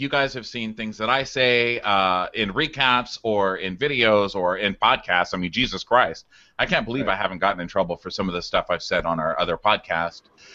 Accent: Texas, United States; I don't know if it's just that I was raised, you know, I grew up in Texas, and I started getting beat up in 7th grade

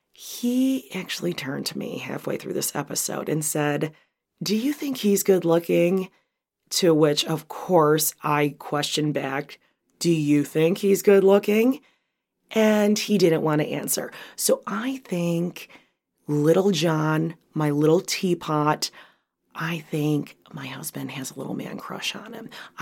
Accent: Chicago, Illinois, United States; accent: Chicago; Maybe this cold is making me lose my Chicago accent.

